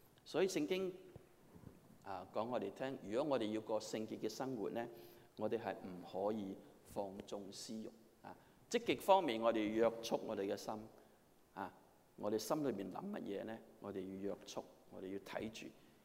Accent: Guangdong, China; 那我知道我们广东人很聪明

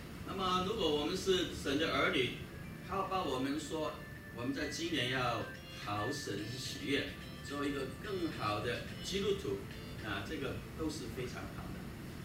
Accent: China; 我们中国人是庆祝新年是15啊

